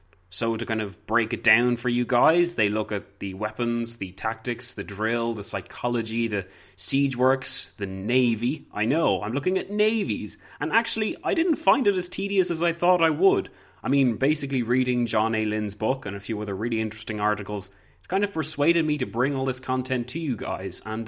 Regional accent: Ireland

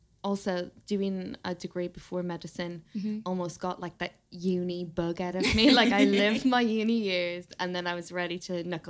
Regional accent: Ireland; So I grew up in Ireland and I did the equivalent of the A-levels.

